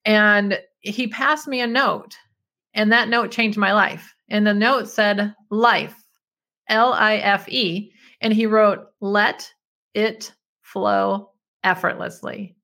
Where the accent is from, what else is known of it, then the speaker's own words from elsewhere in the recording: Detroit, Michigan, United States; I'm an engineer from Detroit. Am I crazy?